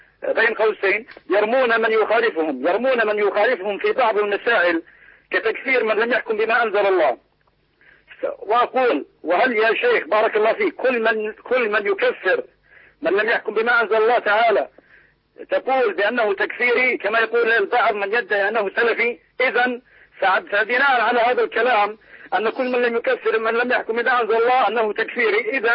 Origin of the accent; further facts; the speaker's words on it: Jordan; أنا أحد الدعاء من الأردن